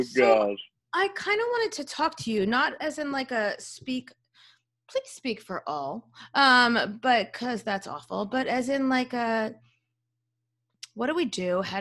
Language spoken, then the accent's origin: English; Florida, United States; Okay. Because I grew up in South Florida.